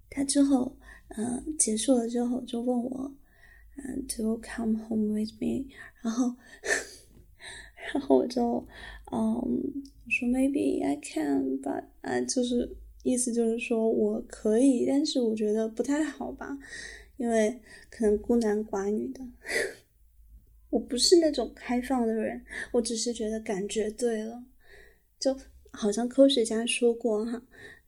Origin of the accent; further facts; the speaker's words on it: Xinjiang, China; 嗯，是，我的老家在新疆，是不是很远的地方？